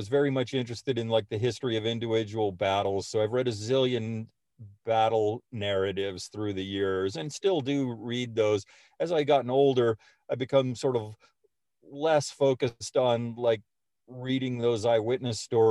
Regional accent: California, United States; both my parents are English, and although I grew up in California, we would always go back to England to visit family.

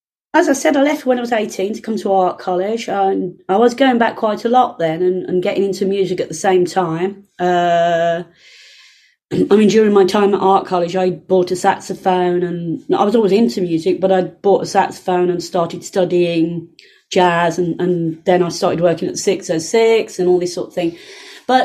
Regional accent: Birmingham, West Midlands, United Kingdom; also born or lived in Sparkbrook / Moseley; …, most of them, are from exactly the same part of Birmingham as me, Sparkbrook

